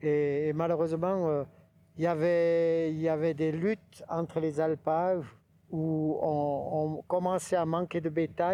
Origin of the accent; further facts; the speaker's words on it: Valais, Switzerland; elle m'a suivi en tant que bon valaisan et un peu macho